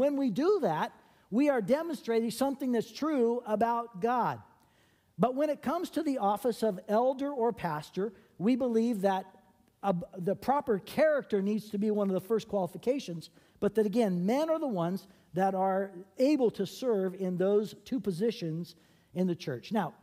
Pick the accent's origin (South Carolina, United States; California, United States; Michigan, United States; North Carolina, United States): California, United States; I grew up in Northern California, and I grew up with two parents that loved me very much